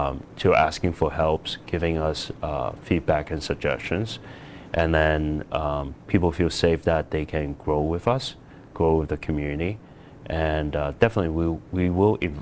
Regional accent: Hong Kong; Oh, I'm from Hong Kong

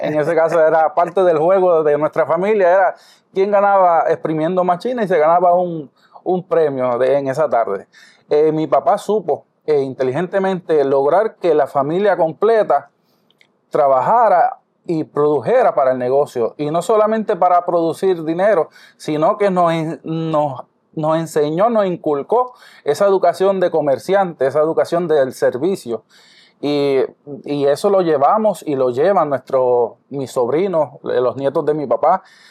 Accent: Moca, Puerto Rico

